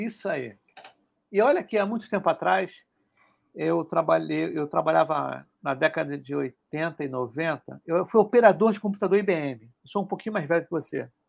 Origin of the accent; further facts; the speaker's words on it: Rio de Janeiro, Brazil; ele se apresentou à galera do Rio de Janeiro, que eu sou do Rio, né?